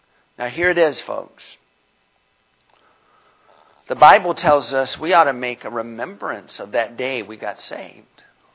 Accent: Pontiac, Michigan, United States; born there; I was born in Pontiac General Hospital, January 26, 1957.

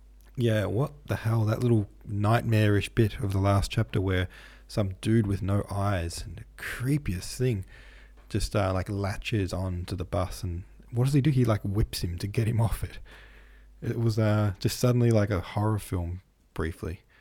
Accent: United States; but I'm American and our public transit is non-existent, especially in rural America

